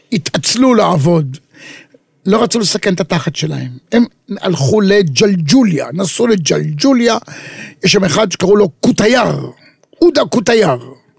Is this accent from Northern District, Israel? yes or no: no; Tel Aviv, Tel Aviv District, Israel; אני גדלתי בתל אביב